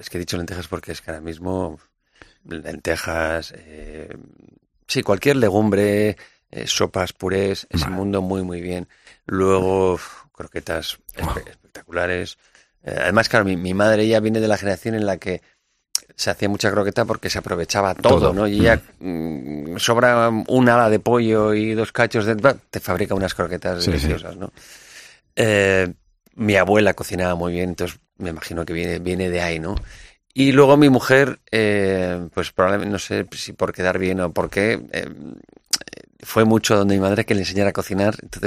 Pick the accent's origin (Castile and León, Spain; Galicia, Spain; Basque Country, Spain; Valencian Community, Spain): Basque Country, Spain; O sea, yo soy vasco y toda la cocina vasca, toda la nueva cocina vasca es una maravilla.